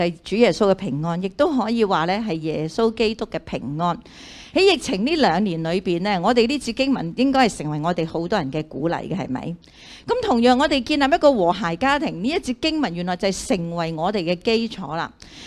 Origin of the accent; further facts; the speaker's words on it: China; 以和为贵吓，我哋中国人好想和谐嘅